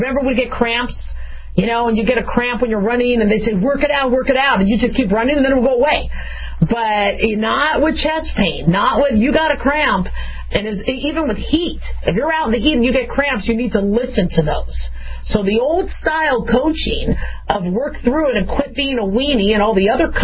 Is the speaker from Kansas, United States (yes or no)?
no; Phoenix, Arizona, United States; I remember growing up in Phoenix, they said, just stay indoors from 10 to 2.